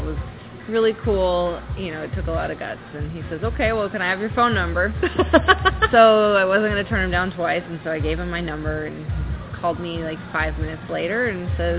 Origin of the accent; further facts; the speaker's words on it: Bellevue, Washington, United States; I was raised in Bellevue, so I'm a local, will be here forever, unless warm weather calls me somewhere eventually, I don't know, maybe part of the year.